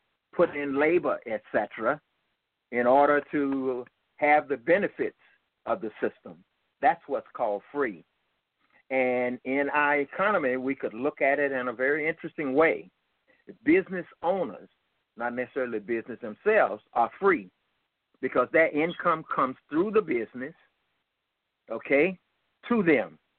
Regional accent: Birmingham, Alabama, United States; A little bit of background is that I grew up in Birmingham, Alabama

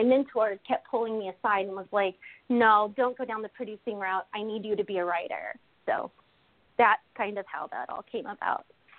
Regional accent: Kansas, United States; I'm from Kansas originally, and she worked in the prison system in Kansas

